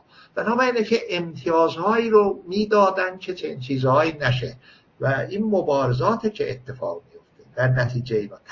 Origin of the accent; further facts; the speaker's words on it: Iran; اروپای نیستم، من ایرانی هستم و کشورم رو دوست دارم همونطور که مادرم رو دوست داشتم